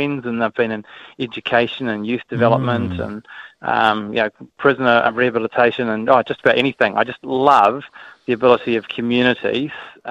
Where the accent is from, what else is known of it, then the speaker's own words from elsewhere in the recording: Wellington, New Zealand; so I grew up in the Wairarapa, trained as a chartered accountant in Wellington, and then worked in London.